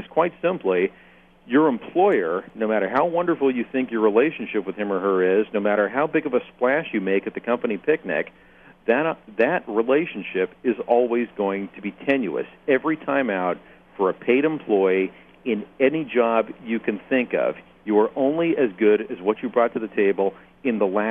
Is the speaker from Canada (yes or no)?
yes; Canada; Well, part of it is for me growing up in Canada, I swore I was going to go the rest of my life without seeing a snowflake.